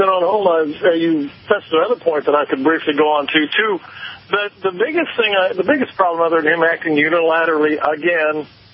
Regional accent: California, United States; because I'm from Alaska. What's it like? I was raised down here anyway, long story short.

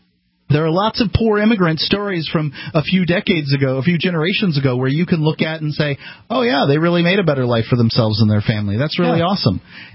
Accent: United States; I'm American. I'm allowed to break our laws.

